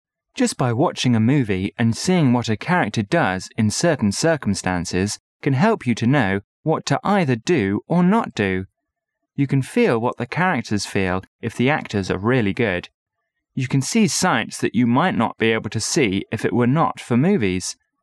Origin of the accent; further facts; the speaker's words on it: Chongqing, China; I was in my hometown of Chongqing when I saw it when it first came out a few years ago.